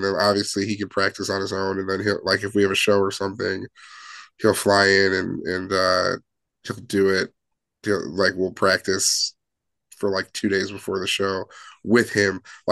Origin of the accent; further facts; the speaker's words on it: Chicago, Illinois, United States; I mean, yeah, we're all from Chicago or the Chicagoland area.